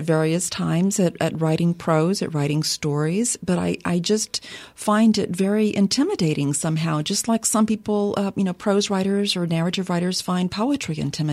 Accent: Lafayette, Louisiana, United States; Yes, I'm from Lafayette originally. My father's side of the family is Cajun.

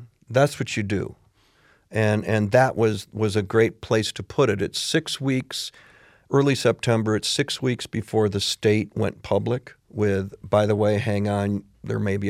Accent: Michigan, United States; So I look at Flint in my home state

